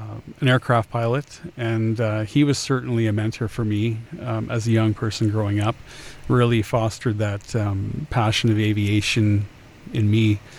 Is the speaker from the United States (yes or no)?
no; Ontario, Canada; moved away as an adult; I was raised in Ontario. My family is residing in the Saugeen First Nation, number 29. It's a Ojibwe reserve just north of Toronto. Really nice area, right along the Huron Lakes.